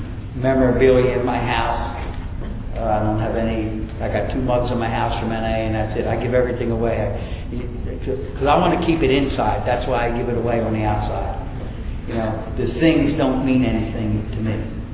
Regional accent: East Coast, United States; and I'm from the East Coast, and we're kind of proud of what we got going on here.

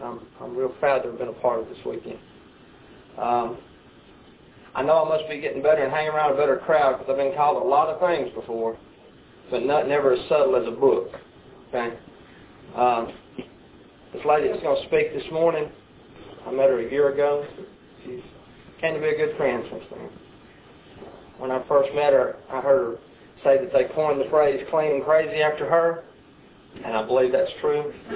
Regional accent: Brooklyn, New York, United States; I'm from Brooklyn, Attic.

